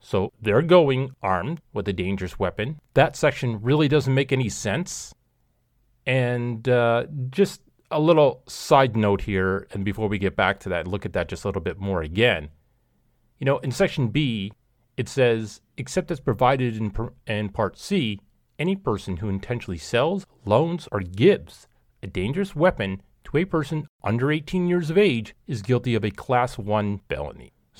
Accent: Sweden; Little do they know, I'm from Sweden.

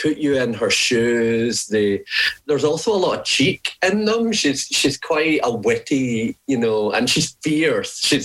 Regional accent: Glasgow, Scotland, United Kingdom; born there; No, I was born in Glasgow in 1978, a very long time ago and a long way away.

